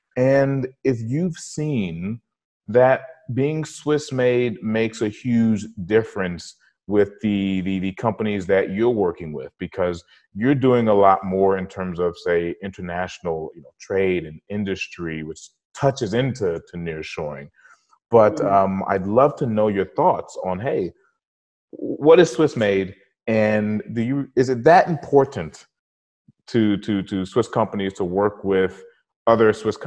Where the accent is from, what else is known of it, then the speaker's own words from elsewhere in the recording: United States; And as an American, right, we see things back in the States